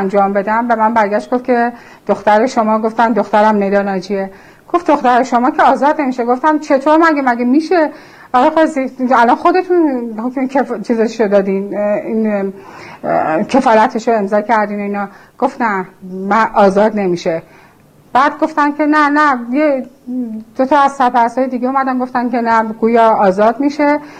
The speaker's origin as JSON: {"language": "Persian", "country": "Iran", "said": "منم یه ایرانیم، بچه منم یه ایرانیه. ما که غریبه نیستیم، ما مال همین سرزمینیم، مال هم مردم همین جاییم."}